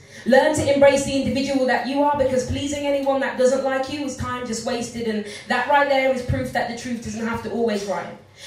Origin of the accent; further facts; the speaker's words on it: Birmingham, West Midlands, United Kingdom; So we don't bite, we're from Birmingham, but we're not that bad.